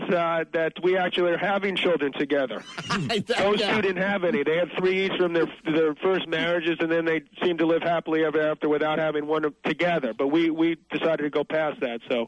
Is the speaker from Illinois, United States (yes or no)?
no; New York, United States; You know, I come from New York, where it's winter, obviously